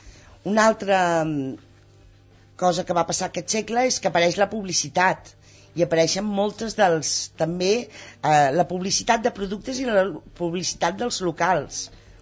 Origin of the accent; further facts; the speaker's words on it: Barcelona, Catalonia, Spain; jo soc molt barcelonina i m'agrada molt Barcelona